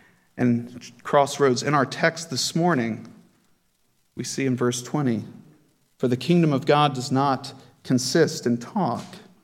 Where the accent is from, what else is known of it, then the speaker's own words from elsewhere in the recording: United States; Although, as an American, I really do like that saying.